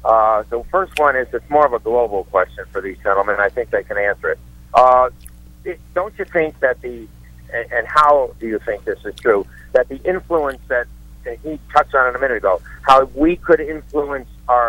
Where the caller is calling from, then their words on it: Waynesburg, New York, United States; Waynesburg, New York, actually, upstate New York, rural area.